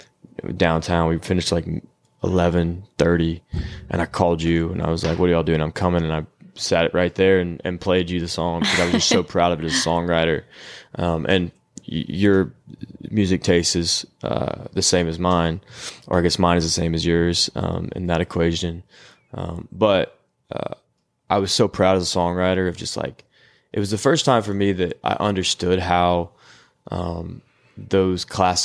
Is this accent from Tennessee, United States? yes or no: yes; Tennessee, United States; this whole time I was growing up in Tennessee